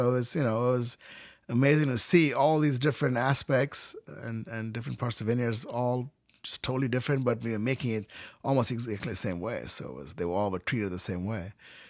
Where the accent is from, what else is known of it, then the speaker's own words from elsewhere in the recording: India; You know, it's like all my life I came from India.